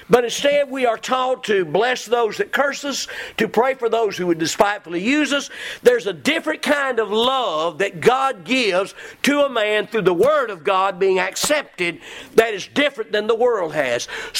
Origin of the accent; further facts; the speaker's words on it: the South, United States; Folks, I was raised in the South. You don't tell by my accent.